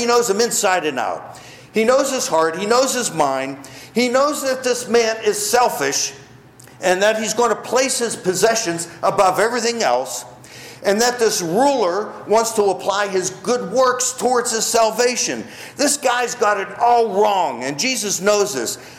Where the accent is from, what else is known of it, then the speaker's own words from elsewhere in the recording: Pittsburgh, Pennsylvania, United States; Well, sorry, I'm from Pittsburgh and I'm staying.